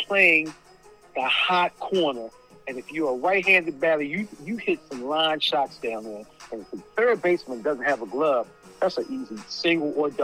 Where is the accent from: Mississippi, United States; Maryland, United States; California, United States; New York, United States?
Maryland, United States; Baltimore; now in Philadelphia, United States; Growing up in Baltimore, watching those World Series, watching them play, I consider him the best third baseman in the game. Now, when I moved up to Philadelphia